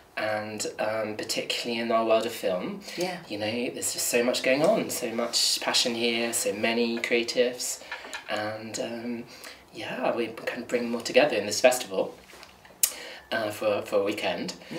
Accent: South Coast, United Kingdom; also born or lived in California, United States; so I grew up on the South Coast and travelled the world for quite a long time, particularly in Los Angeles. So I lived in California for 7 years

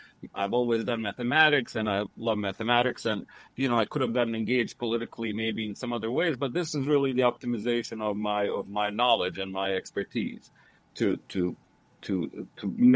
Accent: Bosnia & Herzegovina; now in United States; I come from Bosnia, which, you know, as you might know, went through this horrible war in the early 90s. And that's when I came to the U.S. as a refugee.

